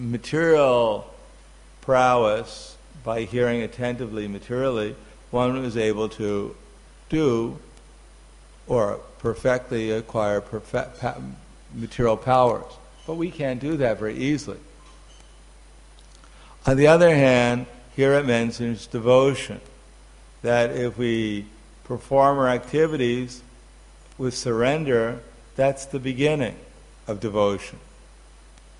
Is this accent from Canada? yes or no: no; Slovenia; I know we came from Krishna, but I came from Slovenia.